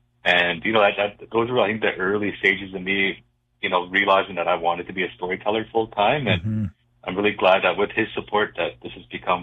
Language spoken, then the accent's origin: English; Siksika, Alberta, Canada; I grew up in Siksika, which is like an hour east of Calgary, and it's one of the four Blackfoot tribes. And yeah, I grew up on my grandpa's ranch